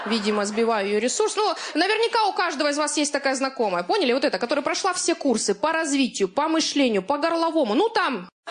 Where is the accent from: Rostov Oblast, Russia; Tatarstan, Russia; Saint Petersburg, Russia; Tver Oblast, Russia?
Rostov Oblast, Russia; Rostov-on-Don; Потому что я вот сама из Ростова, и я привыкла отвечать за свои слова.